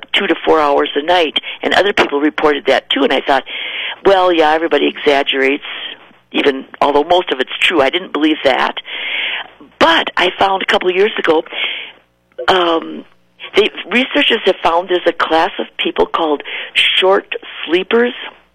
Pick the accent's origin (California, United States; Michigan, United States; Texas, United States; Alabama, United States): California, United States; I'm from California, so at the Mission Inn in Riverside, California, a famous old mission